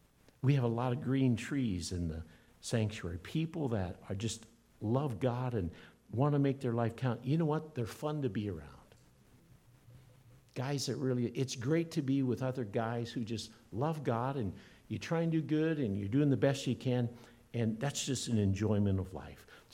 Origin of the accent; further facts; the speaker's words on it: Iowa, United States; Now, I grew up in Iowa, and as a kid, high schooler, I baled hay and straw.